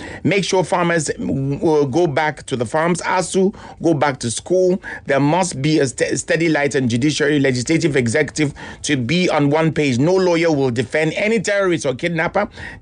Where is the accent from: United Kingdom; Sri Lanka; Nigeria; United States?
Nigeria; Ikorodu, Lagos; What's up, Lagos?